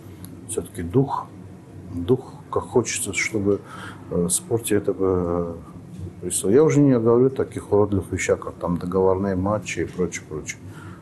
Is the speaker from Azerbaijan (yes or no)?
yes; Baku, Azerbaijan; Я помню, был мальчишкой, и мы шли по моему родному городу Баку.